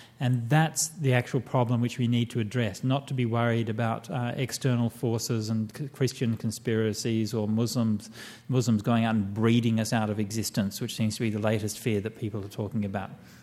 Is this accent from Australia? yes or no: yes; Perth, Western Australia, Australia; when I grew up in Australia, in Perth, religion was basically just wasn't an issue. I mean, you know, I went to a Catholic school